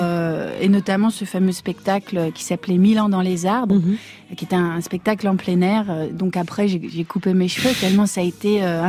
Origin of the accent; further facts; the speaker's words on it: Belgium; moved away as an adult; now in Paris, France; je venais d'avoir 18 ans, j'ai quitté la Belgique, mes racines, ma culture, ma famille, mes amis. Et je suis tombée dans le 16e arrondissement de Paris.